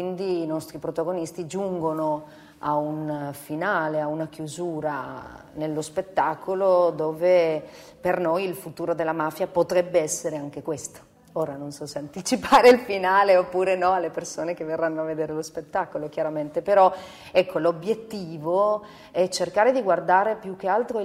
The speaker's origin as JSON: {"language": "Italian", "country": "Spain", "second_language": "Italian", "said": "Poi io sono spagnola, quindi anche mi mancava un pezzo di storia."}